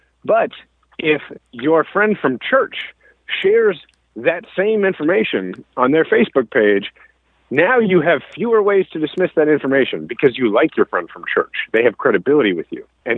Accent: Kansas City, Missouri, United States; I'm from Kansas City, so it's country music is, you know, I kind of grew up on country.

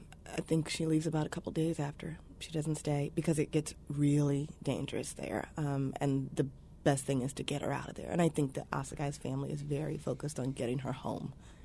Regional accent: Riverdale, Maryland, United States; I grew up in Riverdale, Maryland.

